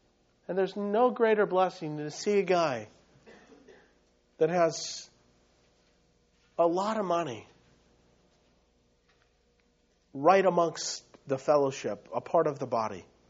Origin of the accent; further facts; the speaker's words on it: United States; My heart is haughty. I'm an American.